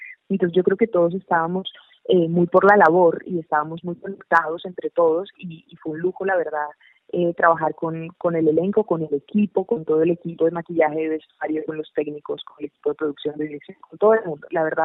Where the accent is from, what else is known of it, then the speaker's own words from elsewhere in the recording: Colombia; moved away as an adult; also born or lived in Cuba; yo soy cubana, como tú dijiste, pero me crié acá en Colombia, y me fui hace unos años ya a estudiar a España. Y pues yo ya llevaba 6 años en España